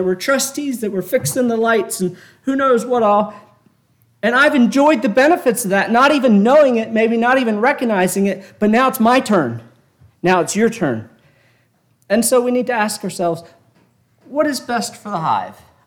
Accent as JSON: {"language": "English", "region": "Pennsylvania", "country": "United States", "tie": "born or raised there", "lives_now": "Mississippi, United States", "said": "Well, I grew up in Pennsylvania, and we didn't do things like that in Pennsylvania."}